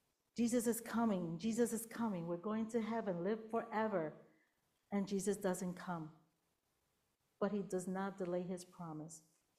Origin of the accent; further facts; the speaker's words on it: Puerto Rico; when I grew up in Puerto Rico